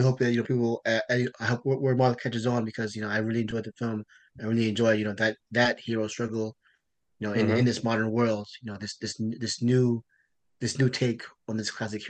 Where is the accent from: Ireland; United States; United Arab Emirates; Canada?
United States; All these things that, for me as an American, I might not be familiar